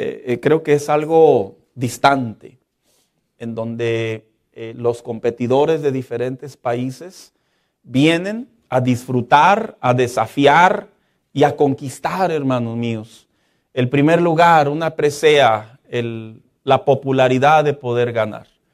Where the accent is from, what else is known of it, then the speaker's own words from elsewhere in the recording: Mexico; es un orgullo como mexicanos y para el estado de Chihuahua